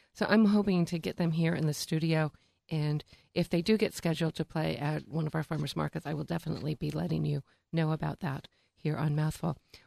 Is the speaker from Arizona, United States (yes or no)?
no; Sebastopol, California, United States; But it's just great to be there in Sebastopol, my hometown.